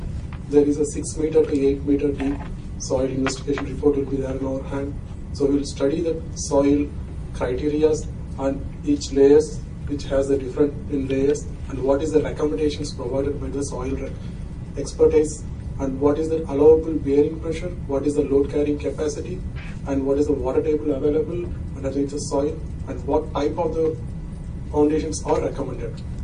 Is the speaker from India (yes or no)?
yes; India; I'm from India. I got my 17 years of structural engineering experience in and around India.